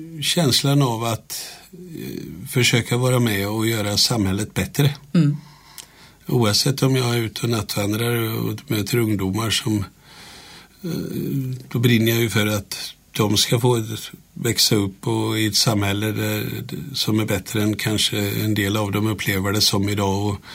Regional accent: Vimmerby, Kalmar County, Sweden; Nej, jag kommer ju ursprungligen ifrån Vimmerby, så jag är ju smålänning.

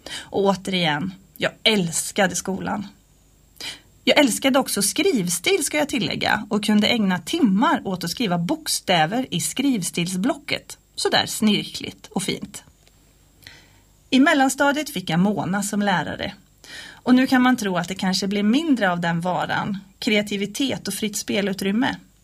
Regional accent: Vartofta, Västra Götaland County, Sweden; Jag växte upp i Vartofta. Ett litet samhälle, strax en mil utanför Falköping.

